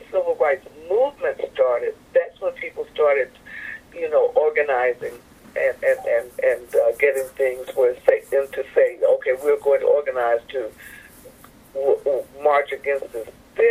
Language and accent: English; Detroit, Michigan, United States; also born or lived in Greenville, Mississippi; I was born in Greenville, Mississippi, yes, but I actually grew up in Detroit, Michigan.